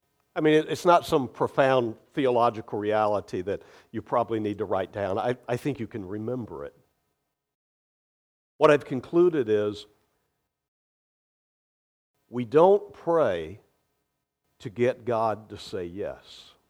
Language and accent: English; the South, United States; also born or lived in Indiana, United States; And I'm from the South, so we moved to Florida.